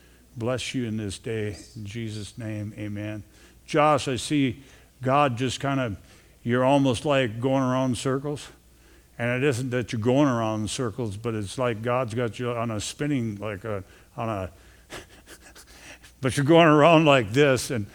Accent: Detroit Lakes, Minnesota, United States; Connie Mosher is a gal that we grew up with in Detroit Lakes area

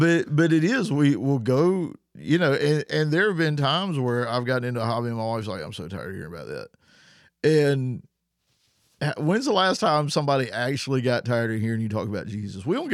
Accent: the South, United States; if you hear me talk, I come from the South.

